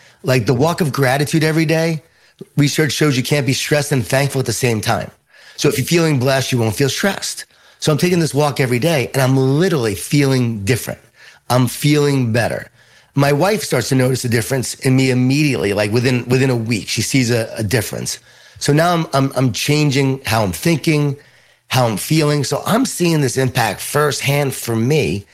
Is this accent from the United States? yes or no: yes; Long Island, New York, United States; I grew up in Long Island, New York, Jewish Italian family, a lot of food, a lot of guilt.